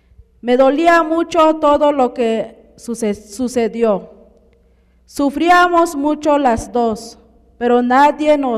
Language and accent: Spanish; Mitontic, Chiapas, Mexico; vengo de Mitontic, sufrí desde pequeña. A los 11 años, mis padres me vendieron con el trago.